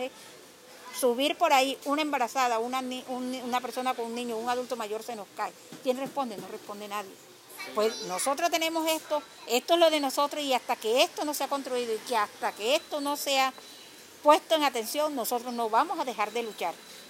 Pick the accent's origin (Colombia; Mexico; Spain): Colombia; Ovejas, Sucre; soy de Oveja Sucre. Tengo 26 años de estar viviendo aquí en Nelson Mandela